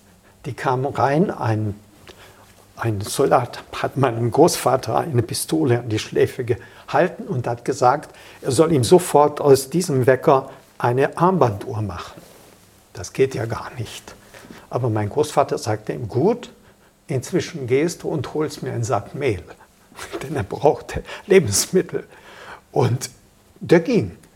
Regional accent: Reghin, Mureș County, Romania; Und als die Deutschen nach Sächsisch Regen kamen, in meine Heimatstadt, gab es ein schlimmes Erlebnis.

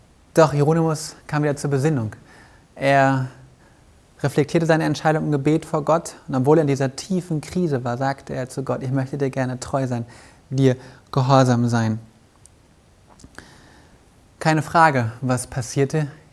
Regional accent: Baden-Württemberg, Germany; Also dort, wo wir wohnen, haben wir an der Rheinebene, ich komme ja da aus der Ecke Freiburg, Lahr, Offenburg

